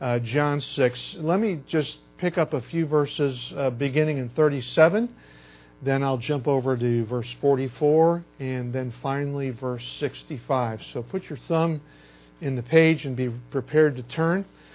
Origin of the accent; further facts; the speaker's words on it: Illinois, United States; I grew up outside of Chicago, Illinois. Many of you are fond of pointing that out whenever my accent slips and I revert to my Yankee twang.